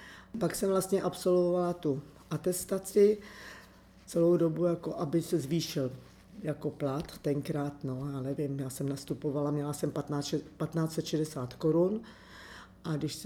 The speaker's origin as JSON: {"language": "Czech", "town": "Nejdek", "region": "Karlovy Vary Region", "country": "Czechia", "tie": "born or raised there", "said": "já jsem se narodila v Karlových Varech v 57. roce v nemocnici a pak jsem vlastně žila celý život v Nejtku s rodičema"}